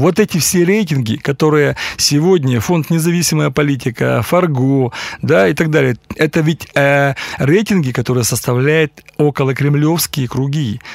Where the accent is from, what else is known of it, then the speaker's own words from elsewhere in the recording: Perm, Perm Krai, Russia; я здесь, я никуда не делся, я пермяк